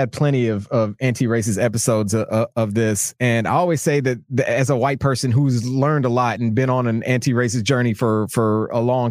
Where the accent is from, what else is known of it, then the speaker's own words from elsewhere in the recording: Georgia, United States; now in Nashville, United States; Yeah, I'm in Nashville, Tennessee, and I grew up in Georgia